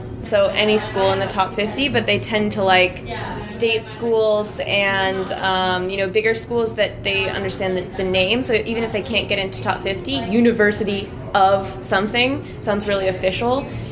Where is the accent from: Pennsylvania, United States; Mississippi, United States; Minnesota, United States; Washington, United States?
Washington, United States; Seattle; I am not Chinese. I'm from Seattle.